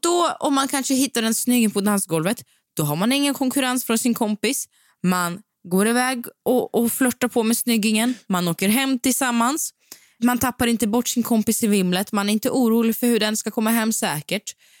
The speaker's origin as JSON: {"language": "Swedish", "town": "Gothenburg", "region": "Västra Götaland County", "country": "Sweden", "accent": "Gothenburg dialect", "said": "Ja, men det är någonting som jag saknar väldigt, väldigt starkt är faktiskt min göteborgska som är ganska så frånvarande nu."}